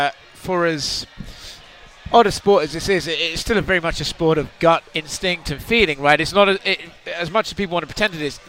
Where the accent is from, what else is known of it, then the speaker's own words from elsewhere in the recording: United Kingdom; Listen, as a British man, I can only be envious.